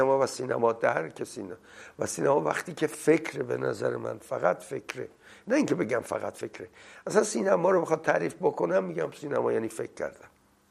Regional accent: Kermanshah, Iran; born there; من اولین بار بعد از تولد از کرمانشاه اومدم تهران.

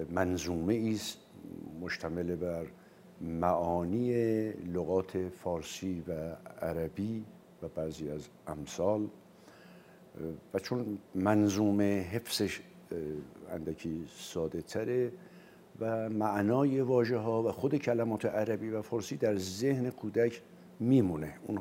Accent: Tehran, Tehran Province, Iran; حدود یک سال بعد من همونجا متولد شدم. ظاهراً تا 2 سال و اندی همونجا بودم و بعد آمدیم به تهران. یعنی من در واقع بیشتر ایام کودکیم رو در تهران سپری کردم.

